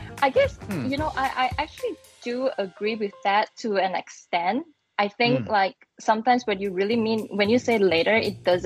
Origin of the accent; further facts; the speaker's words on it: Malaysia; now in United States; born and raised in Malaysia, now a US citizen living in the States. So basically, Malaysian foundation, American software update.